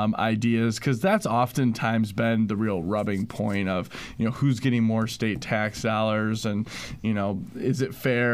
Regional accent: Grand Rapids, Michigan, United States; being in the dorms and being like, hey, I'm from Grand Rapids.

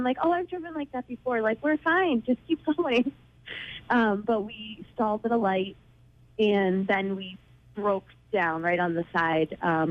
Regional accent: Fairhaven, Massachusetts, United States; I'm from Fairhaven.

